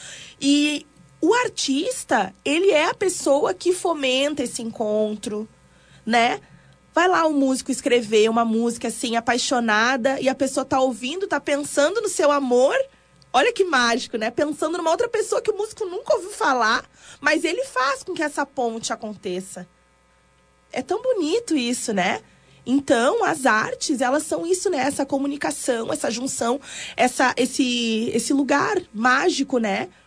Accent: Porto Alegre, Rio Grande do Sul, Brazil; born there; Eu nasci em Porto Alegre. Mas a minha... Depois, quando eu tinha uns 10 anos, depois eu acho que com 12 anos, eu viajei pro interior com a minha avó.

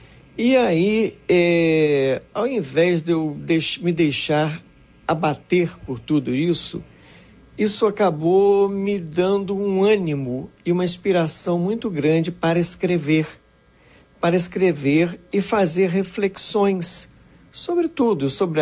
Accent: Rio de Janeiro, Brazil; eu sou carioca, sou nascido e criado aqui no Rio de Janeiro.

